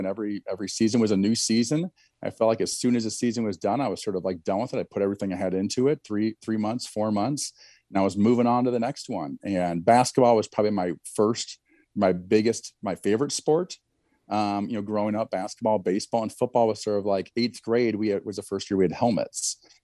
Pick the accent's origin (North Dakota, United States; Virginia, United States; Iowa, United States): Iowa, United States; And I probably one of the better players in Eastern Iowa, or maybe Iowa, when I was 10, 11, 12, 13.